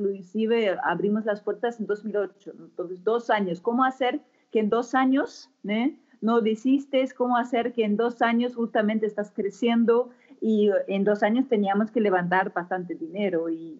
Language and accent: Spanish; Germany; Spanish is a second language; also born or lived in Spain; now in Brazil; a mí me encanta España, soy alemana, ¿no? Hoy vivo en Brasil, pero viví 7 años en España